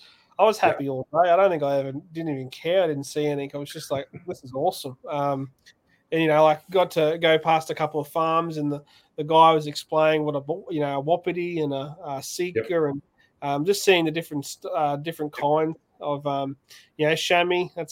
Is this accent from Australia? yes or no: yes; Australia; And I was just like, as an Australian hunter